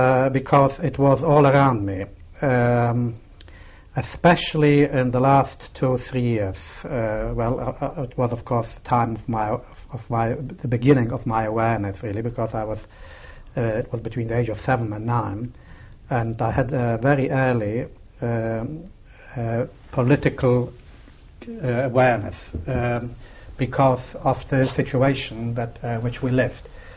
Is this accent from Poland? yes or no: yes; Poland; first of all, in Poland, there were not many cars about. In my hometown, there were very, very few cars.